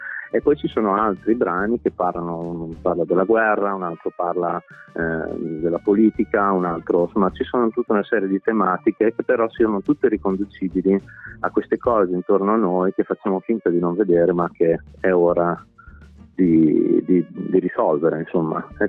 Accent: Emilia-Romagna, Italy; vissuto e morto nei paesi dove io sono cresciuto, quindi nella provincia di Bologna.

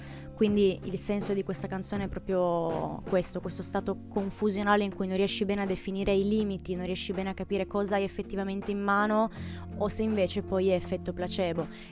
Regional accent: Settimo Torinese, Piedmont, Italy; Io sono di Settimo Torinese, quindi ne ho fatti tanti a Settimo Torinese, ne ho fatti tanti a Torino

